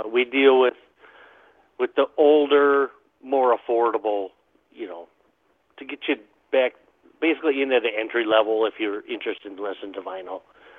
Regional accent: La Crosse, Wisconsin, United States; I am originally from La Crosse. I went to high school here, or graduated from high school here. And then I went into the military and was gone for 25 years, and I had recently moved back in 2010.

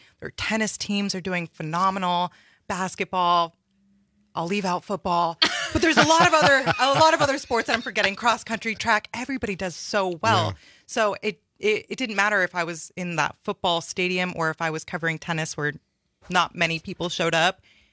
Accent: California, United States; moved away; And coming from California, I probably say that I'm from California a little bit too much.

